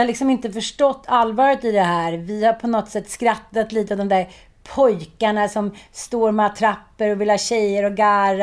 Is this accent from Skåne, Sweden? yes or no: no; Farsta, Stockholm County, Sweden; Jag är uppväxt i Farsta, kallas för Knivfarsta.